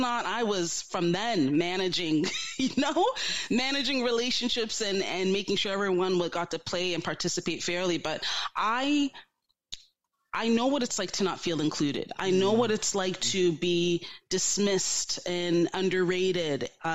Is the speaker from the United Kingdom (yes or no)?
no; Canada; I'm African Canadian, as are you.